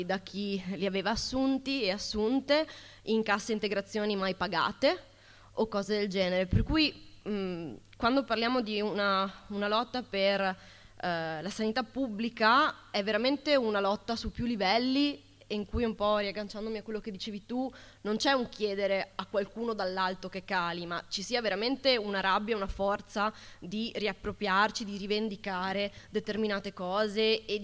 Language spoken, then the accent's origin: Italian; Treviso, Veneto, Italy; Io vengo dal Veneto, in particolare da Treviso